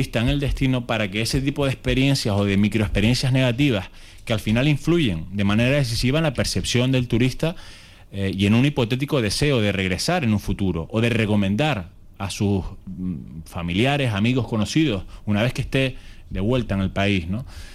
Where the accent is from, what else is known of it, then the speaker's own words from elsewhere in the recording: Canary Islands, Spain; Los dos socios somos canarios y residentes en esta ciudad.